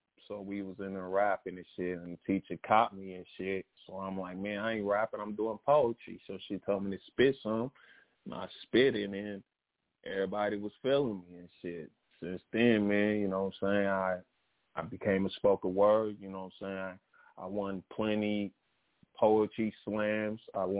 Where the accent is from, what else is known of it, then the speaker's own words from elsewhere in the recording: Minnesota, United States; also born or lived in Portland, Oregon / California; I was born on the West Coast, you know what I'm saying? Portland, Oregon, 503. Been in California. Most of my people's from California. But I was raised in Minnesota